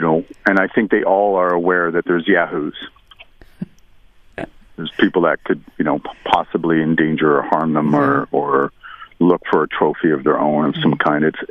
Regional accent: Alberta, Canada; I come from Alberta, where we have a lot of eagles, and you know, growing up there and visiting British Columbia and the mountains, I mean, eagles are pretty commonplace.

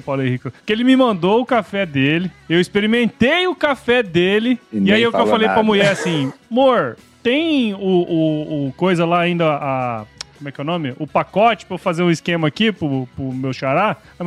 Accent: Rondonópolis, Mato Grosso, Brazil; Quando eu era moleque, lá em Rondonópolis, lá, estudei com o cara.

